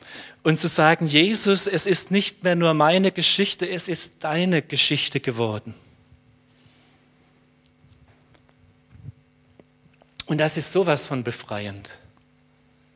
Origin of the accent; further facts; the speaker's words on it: Germany; weil ich dachte, ich bin Deutscher und ich sitze hier.